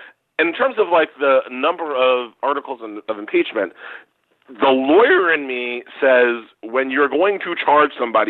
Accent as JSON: {"language": "English", "town": "Queens", "region": "New York", "country": "United States", "tie": "born there", "said": "Yeah. I like to tell people, look, I was born in Queens."}